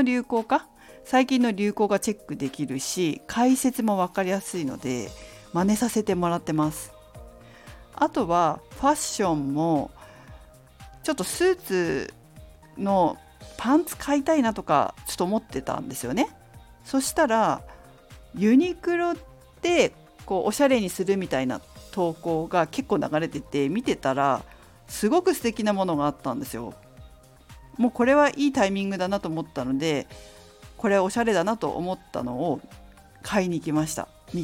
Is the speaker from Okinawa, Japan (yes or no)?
no; Fukushima, Japan; 私の実家は福島で果物農家をやってるんですけど、